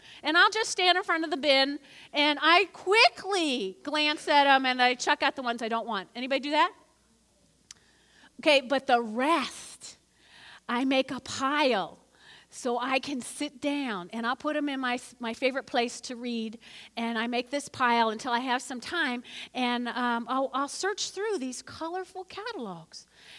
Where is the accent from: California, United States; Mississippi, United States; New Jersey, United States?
New Jersey, United States; accent: North Jersey; I grew up in North Jersey, you can hear the accent on occasions